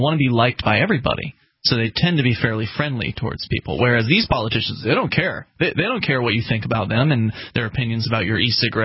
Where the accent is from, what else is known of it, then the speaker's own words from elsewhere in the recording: Sarasota, Florida, United States; now in New Hampshire, United States; I didn't come from a big city. I came from Sarasota, Florida, which the city itself is fairly small in population.